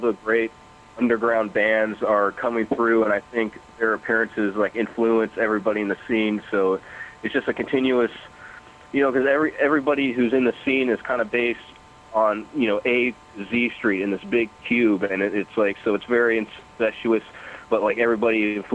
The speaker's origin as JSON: {"language": "English", "town": "Sacramento", "region": "California", "country": "United States", "said": "I'm originally from Sacramento"}